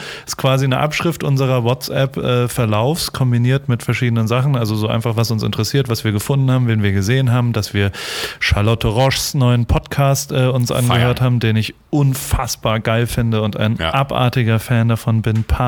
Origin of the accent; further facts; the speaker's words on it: Germany; also als Deutscher denkt man ja an Rock am Ring sofort.